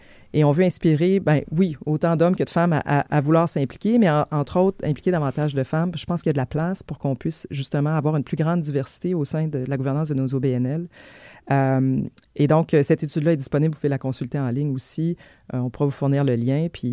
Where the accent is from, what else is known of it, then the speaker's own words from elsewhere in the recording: Quebec, Canada; Et je pense qu'on doit être fiers oui. de ça en tant que Québécois